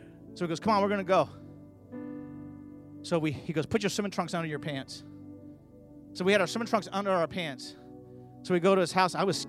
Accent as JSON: {"language": "English", "region": "California", "country": "United States", "tie": "born or raised there", "said": "You know, I grew up in California, and I would walk by these huge houses and I could hear people swimming."}